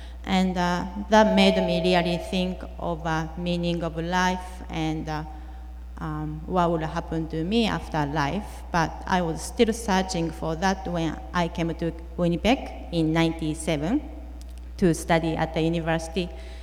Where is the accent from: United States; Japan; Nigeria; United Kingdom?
Japan; English is a second language; I was growing up in Japan, and when I was there, I didn't know any Christian at all. And my parents aren't religious people